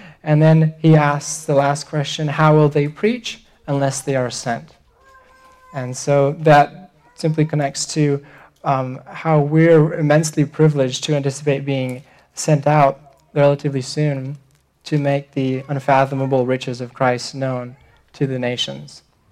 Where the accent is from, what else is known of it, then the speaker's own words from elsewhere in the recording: Lidice, Central Bohemian Region, Czechia; English is a second language; is I grew up in Lidice. It's a small city.